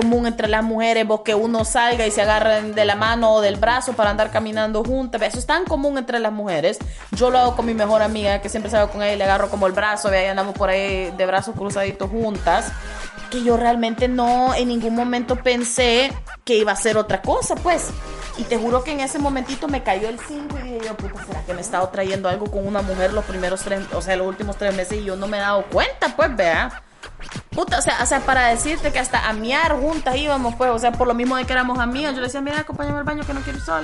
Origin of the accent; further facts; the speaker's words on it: El Salvador; de dónde venís, yo, ah, de Salvador, vea, ay, Latinoamérica